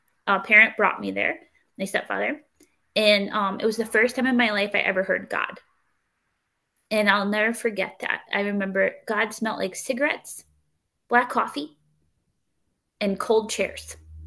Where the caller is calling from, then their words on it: Connecticut, United States; I'm qualifying today from Connecticut.